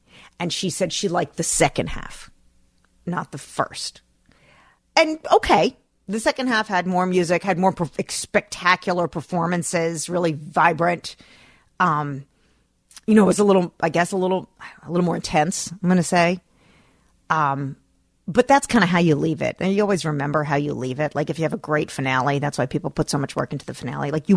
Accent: New Jersey, United States; You know, I wasn't a huge … fan growing up in New Jersey.

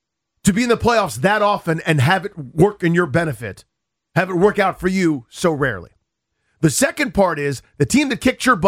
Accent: District of Columbia, United States; Next year, the Nationals win. A baseball team in my hometown won a World Series.

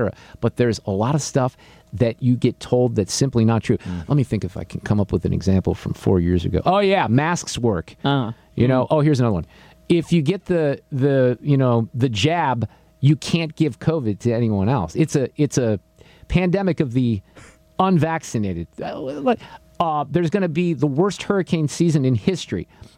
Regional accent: Ballwin, Missouri, United States; I grew up in Baldwin a bit. It's right there at Clayton and Baxter, right?

